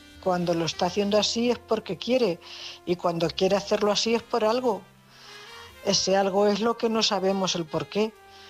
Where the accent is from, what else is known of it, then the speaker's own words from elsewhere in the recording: Cuenca, Castilla-La Mancha, Spain; corresponsal de Cuenca.